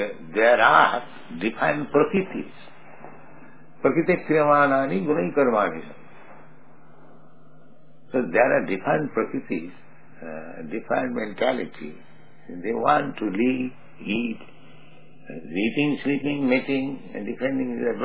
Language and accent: English; India; So many people, they say, India is starving. I am Indian, I never see any man starving and die.